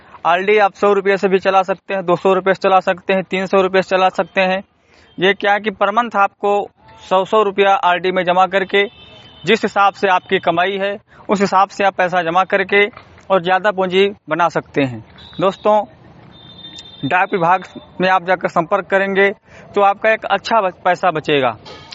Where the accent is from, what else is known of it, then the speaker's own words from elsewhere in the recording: Simri Ghathi, India; ग्राम सभा सिमरी घटही विकासखंड मीनपुर बहरेज का रहने वाला हूं।